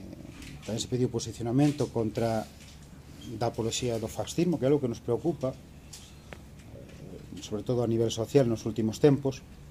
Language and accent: Galician; Ourense, Galicia, Spain; os cidadáns ourensans que nos desplazamos a Santiago, que vimos de Santiago a Ourense.